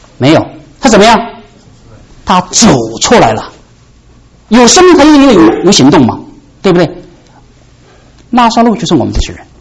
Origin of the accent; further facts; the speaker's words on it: China; 我是中国人，我欣赏中国的传统，中国的文化